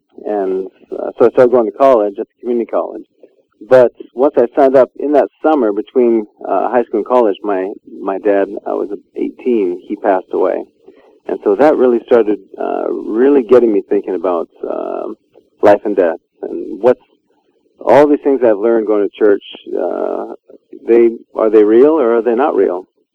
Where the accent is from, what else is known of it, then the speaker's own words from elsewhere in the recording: Spokane, Washington, United States; also born or lived in Seattle; I was born in Seattle, and then through Lutheran Social Services, adopted by my parents … raised in Spokane, Washington, in a Christian family